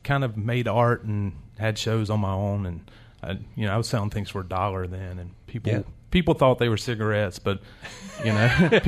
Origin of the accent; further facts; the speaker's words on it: Concord, North Carolina, United States; I grew up in Concord, North Carolina.